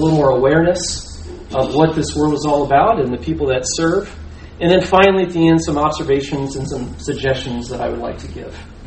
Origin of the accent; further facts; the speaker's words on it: Melbourne, Florida, United States; I grew up in Florida at the Melbourne Church of Christ.